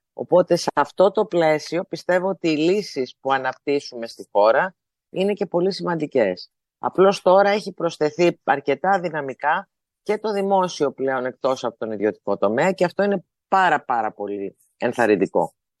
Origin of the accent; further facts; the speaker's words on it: Greece; ως Έλληνες έχουμε ένα πρόβλημα.